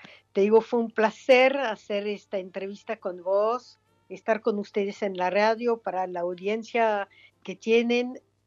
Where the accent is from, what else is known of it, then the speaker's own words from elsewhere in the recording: France; Spanish is a second language; now in Argentina; yo tengo 30 años de Argentina y que te digo, amo este país y me siento, no te voy a decir soy argentina, tengo un solo pasaporte que es francés y soy francesa, pero mi país de corazón es la Argentina